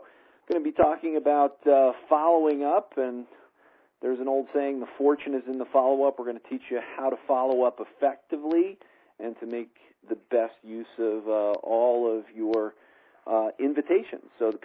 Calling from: Colorado, United States; I'm calling in from Colorado this evening.

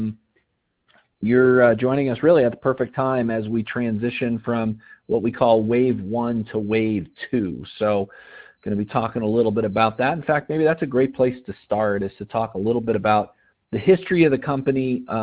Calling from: Colorado, United States; I'm calling in from Colorado this evening.

